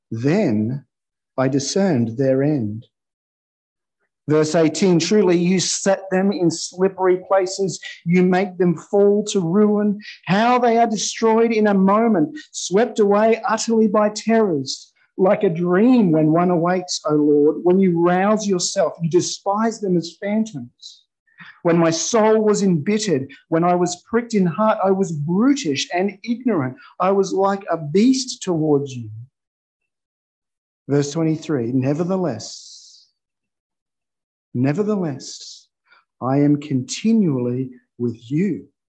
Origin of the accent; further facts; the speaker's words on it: Brazil; now in Australia; I'm from Australia, as you've heard. I've lived here. I grew up in Brazil